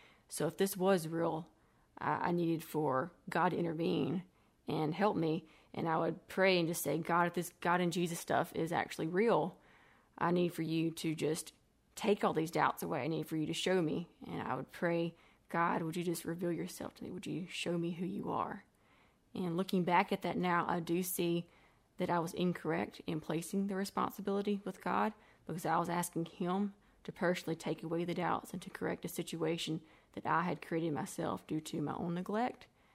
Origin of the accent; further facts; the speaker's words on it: Brookhaven, Mississippi, United States; I've been in Hattiesburg for about a little over 2.5 years. I'm originally from Brookhaven, Mississippi. I grew up in a great Christian family.